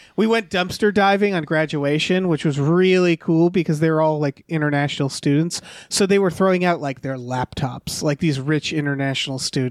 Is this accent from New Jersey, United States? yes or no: no; Massachusetts, United States; That's just not my world. I grew up in Massachusetts. There's plenty of private schools.